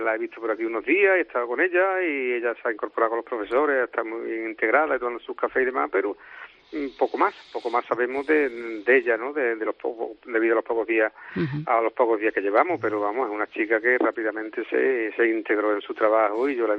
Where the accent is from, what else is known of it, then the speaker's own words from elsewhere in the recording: El Campillo, Andalusia, Spain; el Campillo, yo soy de allí, yo soy del Campillo. Entonces el Campillo es un pueblo minero, un pueblo tranquilo, donde nunca parece que ocurre nada